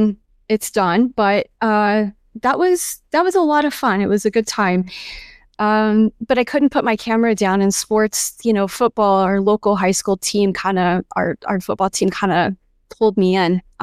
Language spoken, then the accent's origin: English; Texas, United States; Well, I grew up in West Texas. So when you think Friday Night Lights, that's basically where I came from.